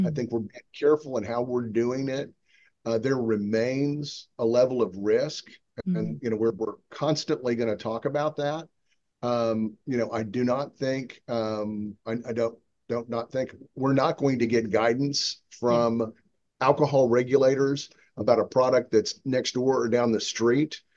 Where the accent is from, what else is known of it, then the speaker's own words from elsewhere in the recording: Virginia, United States; you know, in my home state, we don't have illegal hooch going up and down the streets all over the communities in Virginia.